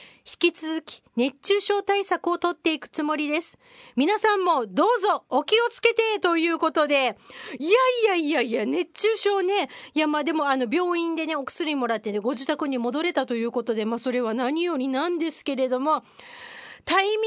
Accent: Kyushu, Japan; 私九州の人間だからヨーグルッペって言っちゃうんだけど

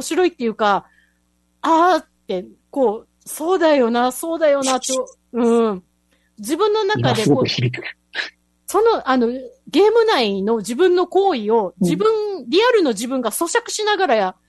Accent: Kyushu, Japan; now in Okinawa, Japan; もともと私、生まれ育ったのが九州なんで、まあ、海も近ければ近いっていう話なんですけれども、はい、どっちかっていうと常に山を見ながら生きてきた人間なので

